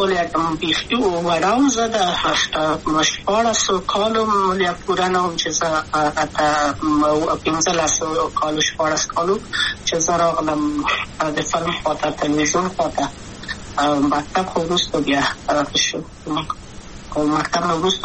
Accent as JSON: {"language": "Pashto", "region": "Kabul", "country": "Afghanistan", "tie": "born or raised there", "also_born_or_lived": "Maidan Wardak", "said": "د کابل په تخت پل سیمه کې یم او لویا شویم کابل"}